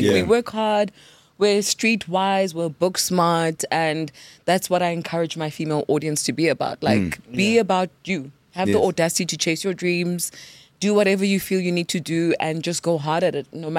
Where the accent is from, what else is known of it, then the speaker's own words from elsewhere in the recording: India; We're like Indian people. We're very strict on what you can study, blah, blah, blah.